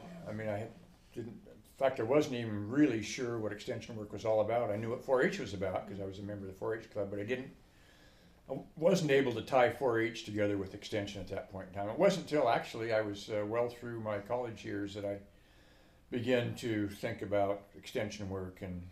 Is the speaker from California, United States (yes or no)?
no; North Bend, Oregon, United States; I was born in North Bend, Oregon, Central Oregon coast, in 1939. And I spent my entire life up until college in North Bend, graduated from North Bend High School in 1958.